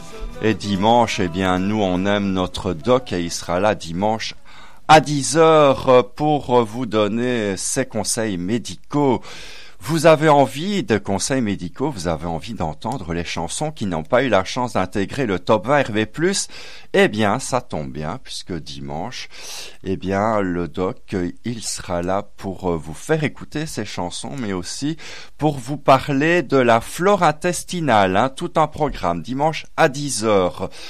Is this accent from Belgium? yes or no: yes; Belgium; En tout cas, chez nous en Belgique, il a remporté un beau succès